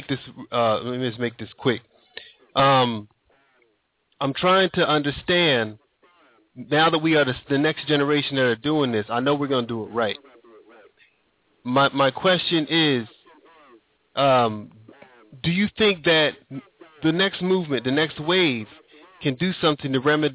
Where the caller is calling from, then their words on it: Sweden; I'm calling from Sweden.